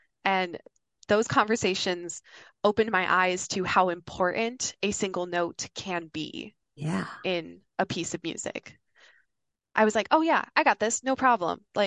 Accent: Yankton, South Dakota, United States; My hometown, Yankton, South Dakota, there's a little church there called Trinity Lutheran.

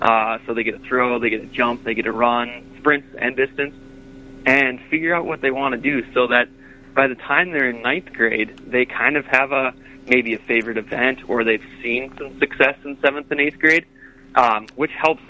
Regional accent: Mankato, Minnesota, United States; also born or lived in Prior Lake; Yeah, so I grew up near Mankato for through middle school, and then I moved to Prior Lake as a high schooler

